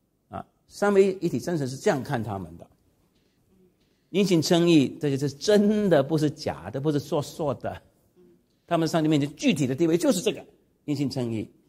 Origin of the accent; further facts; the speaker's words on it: Hong Kong; 比方说我最不喜欢广东人，我们香港人呢